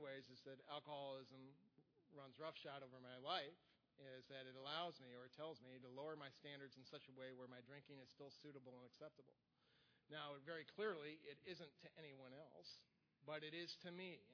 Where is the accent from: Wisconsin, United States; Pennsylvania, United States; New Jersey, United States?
Wisconsin, United States; Milwaukee; I grew up in Milwaukee, Wisconsin